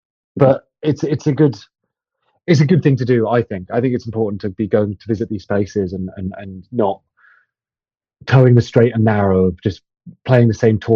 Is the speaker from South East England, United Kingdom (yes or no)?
yes; South East England, United Kingdom; I grew up in Kent, where I grew up in a town where there isn't a music venue really.